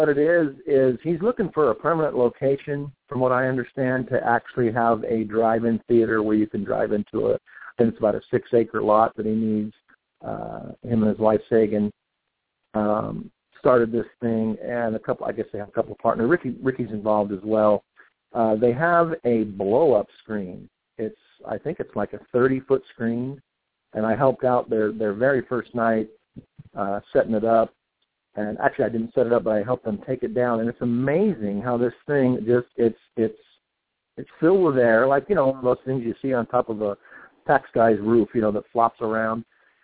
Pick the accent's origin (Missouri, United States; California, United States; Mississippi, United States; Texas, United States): California, United States; Bakersfield; born there; also born or lived in San Diego / Laughlin; Lived in San Diego for years and years. I was born in Bakersfield. But lived most of my life here. I've lived in San Diego. I've lived in the Laughlin, Nevada.